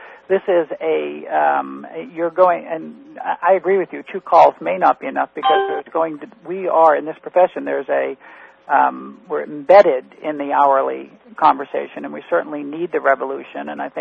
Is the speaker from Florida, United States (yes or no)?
yes; Florida, United States; If you're in my home state of Florida, that's one attorney for every 260 Floridians.